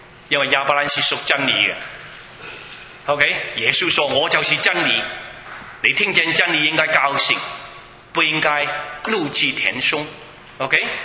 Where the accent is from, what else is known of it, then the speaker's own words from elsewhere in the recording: Edmonton, Alberta, Canada; also born or lived in Hong Kong; 好像我出生在香港，我成长是在 Edmonton 那个地方，